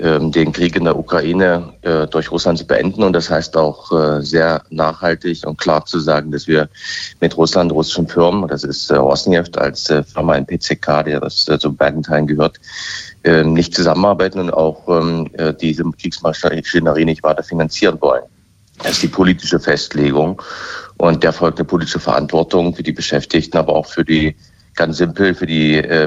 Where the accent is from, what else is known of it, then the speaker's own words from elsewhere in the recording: Erfurt, Thuringia, Germany; ich komme aus Erfurt, ich weiß, wie das ist mit Massenarbeitslosigkeit